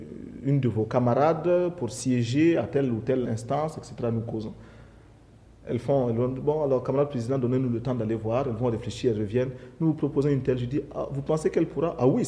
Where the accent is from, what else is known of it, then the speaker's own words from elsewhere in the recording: Burkina Faso; toute la mentalité chez nous en Volta est faite de telle sorte